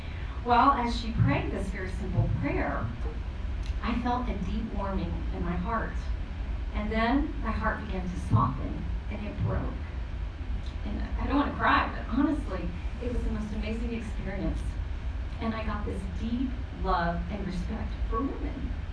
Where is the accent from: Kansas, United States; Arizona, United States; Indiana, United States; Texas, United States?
Texas, United States; moved away as an adult; now in Washington, D.C., United States; I had been born and raised in Texas and had never moved more than a block from where I was born.